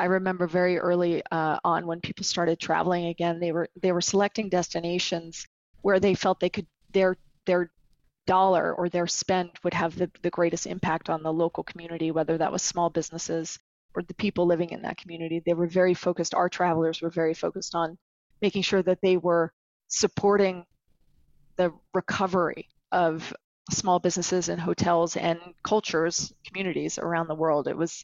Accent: New York City, New York, United States; So that's great to see as a New Yorker.

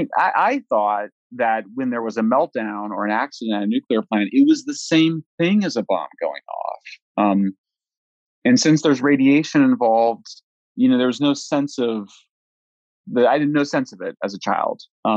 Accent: Colorado, United States; I'm from Colorado. We have much higher radiation than other states

